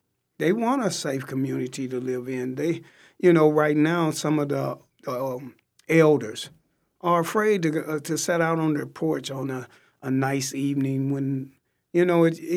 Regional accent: Columbia, United States; And it's because I was born and raised in Columbia. And back then, police officers did walk the beat.

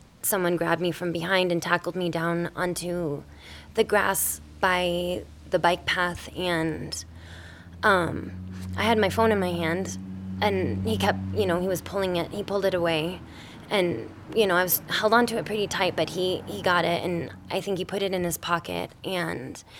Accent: Carbondale, Illinois, United States; being that I grew up in Carbondale

